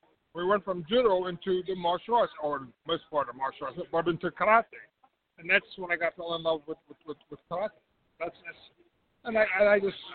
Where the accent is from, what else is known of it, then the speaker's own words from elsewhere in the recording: Brooklyn, New York, United States; I'm originally from Brooklyn, New York.